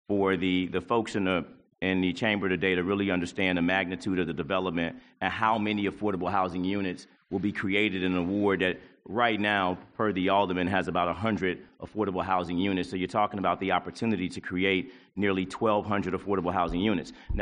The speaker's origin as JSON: {"language": "English", "town": "Chicago", "region": "Illinois", "country": "United States", "tie": "born or raised there", "said": "Being a resident of affordable housing for 18 years and growing up in Cabrini Green"}